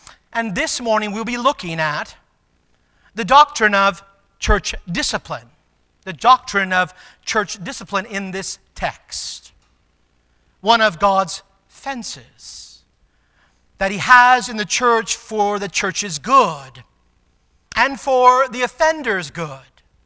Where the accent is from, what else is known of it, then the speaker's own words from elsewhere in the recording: California, United States; I grew up in California. There's lots of fences.